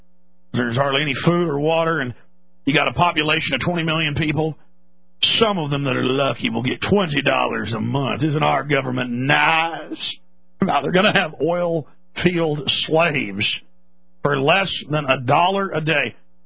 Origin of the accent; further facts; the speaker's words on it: Texas, United States; So, hey, I'm a Texan.